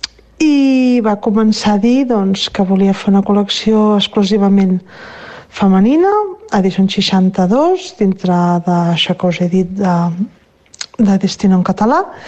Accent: Sabadell, Catalonia, Spain; que sóc de Sabadell i que això ho portem a la pell

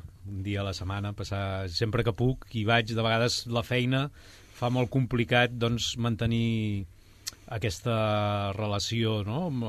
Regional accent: Vic, Catalonia, Spain; moved away as an adult; now in Sabadell, Spain; Jo sóc de Vic, sí. Sempre em diuen l'actor sabadellenc i jo sempre dic... No, jo visc a Sabadell. De fet, em sembla que ja fa més anys que visc a Sabadell que no pas els anys que he viscut a Vic

